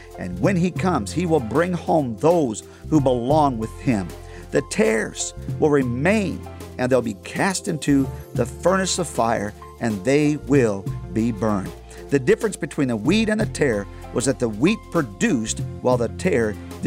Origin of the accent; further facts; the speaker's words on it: California, United States; I was born and raised in California. We had some strawberry plants in our backyard